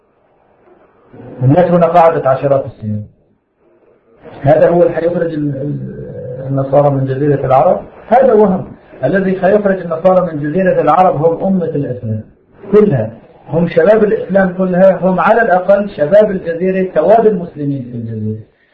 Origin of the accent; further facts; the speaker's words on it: Syria; أهل الشام إحنا نبي.